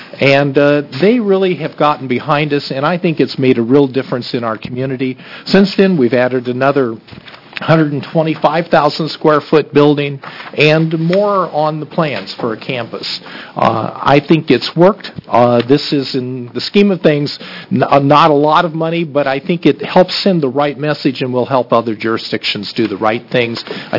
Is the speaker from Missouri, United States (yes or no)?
no; Oregon City, Oregon, United States; from the Oregon City Canby area and was for the last 12 years Clackamas County Commissioner.